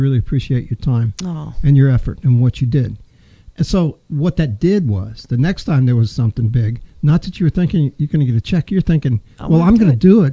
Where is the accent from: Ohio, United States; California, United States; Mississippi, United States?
Ohio, United States; I grew up in Ohio